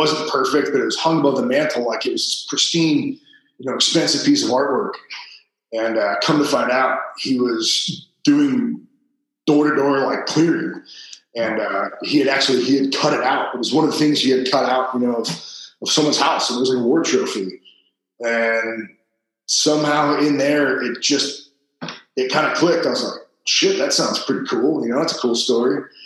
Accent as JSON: {"language": "English", "town": "Buffalo", "region": "New York", "country": "United States", "tie": "born or raised there", "said": "Buffalo, New York."}